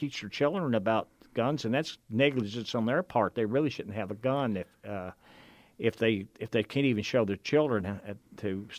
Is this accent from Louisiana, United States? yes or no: no; Kentucky, United States; Of course, I'm from Eastern Kentucky, and I was raised with guns in the house.